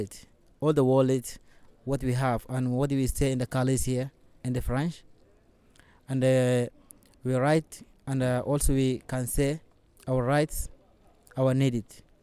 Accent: Sudan; English is a second language; I come from Sudan. I know the situation is very terrible in Sudan.

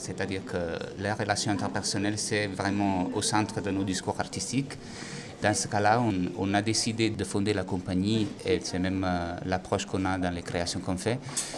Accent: Italy; now in Spain; je viens d'Italie mais j'habite en Espagne ça fait 15 ans

